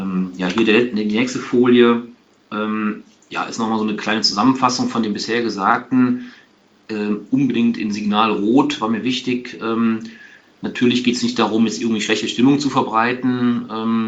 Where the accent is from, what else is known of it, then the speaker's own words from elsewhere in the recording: Aachen, North Rhine-Westphalia, Germany; ich bin kein Kölner, ich komme aus Aachen